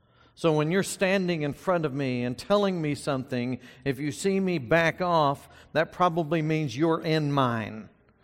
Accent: Texas, United States; also born or lived in Louisiana; I am from the South. I was born in Louisiana and raised in North Texas.

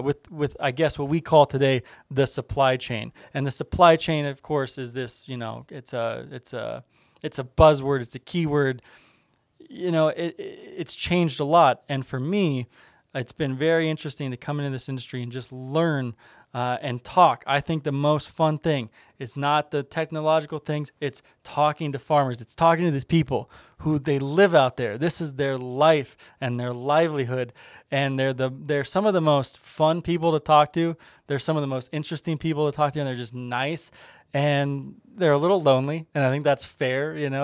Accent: Colorado, United States; I know I'm from Colorado. It's the most Colorado thing you can possibly say.

